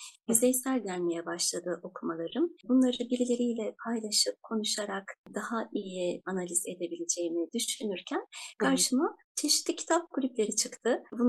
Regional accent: Istanbul, Turkey; İstanbul'da doğdum, büyüdüm.

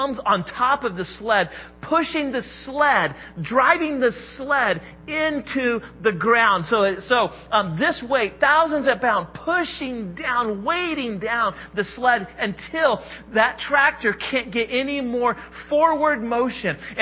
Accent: Modoc, Indiana, United States; You know, many of you I know that I grew up in Modoc, Indiana, middle of nowhere. Modoc has a population of like 200 people when I lived near there.

